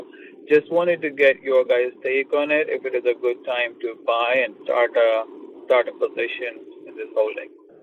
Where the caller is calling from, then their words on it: Bay Area, California, United States; Hey, Steven, Justin … I'm calling from the Bay Area.